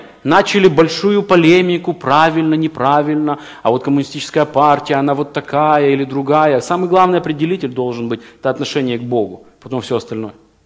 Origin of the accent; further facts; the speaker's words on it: Ukraine; я украинец.